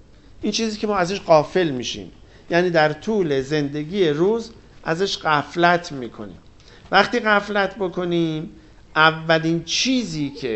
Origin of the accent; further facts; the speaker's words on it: Iran; برای ما که ایرانی هستیم کشور ایران محل سکونت ماست